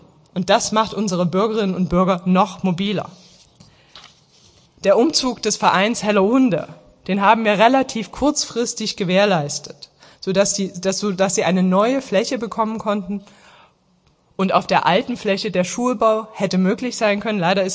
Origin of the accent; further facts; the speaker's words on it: Dresden, Saxony, Germany; Ich bin 42 Jahre alt, geboren in Dresden, dort auch aufgewachsen, habe da Abitur gemacht und habe mein Studium der Rechtswissenschaften an der TU Dresden absolviert